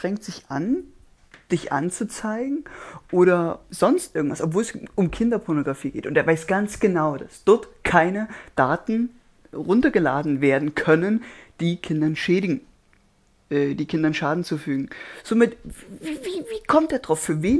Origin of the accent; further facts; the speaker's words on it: Saxony, Germany; Ja, man merkt, ich bin Sachse.